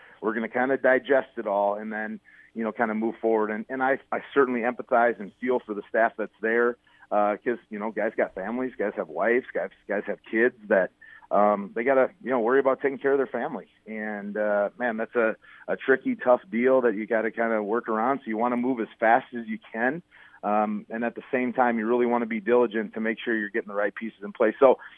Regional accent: Menomonie, Wisconsin, United States; I'm actually from Menominee, which is where UW Stout is at. So I grew up with some of Coach Meyercourt's kids.

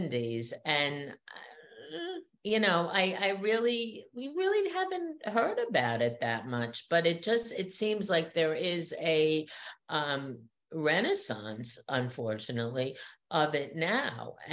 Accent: Queens, New York, United States; and I grew up in Queens, which was probably similar

